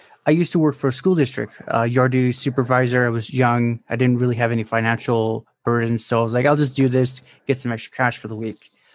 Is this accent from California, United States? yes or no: yes; California, United States; California.